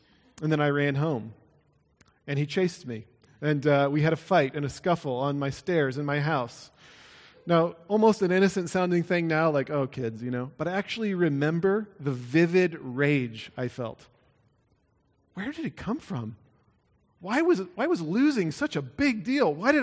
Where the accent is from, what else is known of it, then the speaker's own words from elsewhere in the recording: Iowa, United States; You know, there were not 613 laws in my hometown in Iowa if you wanted to get on God's good side.